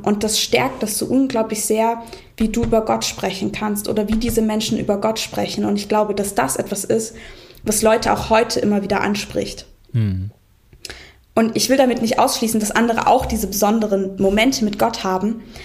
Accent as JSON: {"language": "German", "region": "Saxony", "country": "Germany", "tie": "born or raised there", "said": "Und ich bin aber ja in Ostdeutschland aufgewachsen, also in Sachsen. Und da ist man, wenn man glaubt, immer ein bisschen weird. Also man ist so ein Teil dieser christlichen Minderheit."}